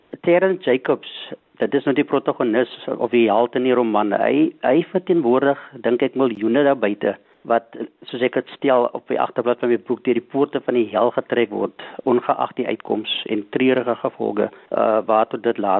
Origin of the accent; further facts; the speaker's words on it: Cape Town, Western Cape, South Africa; born there; ek is gebore in op die Kaapse vlakte.